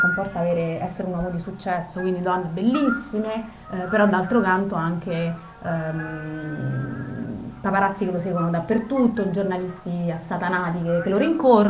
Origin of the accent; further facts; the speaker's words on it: Rome, Lazio, Italy; non essendo parigini probabilmente non siamo riusciti a cogliere quelle cose che invece riusciamo a cogliere in questo in quanto romani.